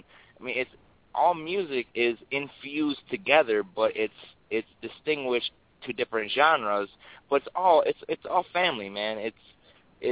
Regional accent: Michigan, United States; I'm from Michigan, and my idol is … man, and he's still to this day.

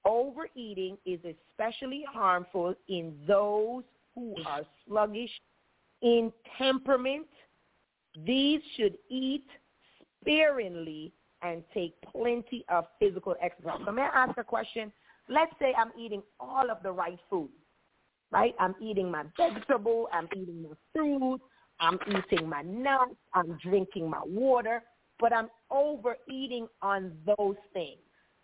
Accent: Jamaica; and I mean, I'm Jamaican, so I could speak on it

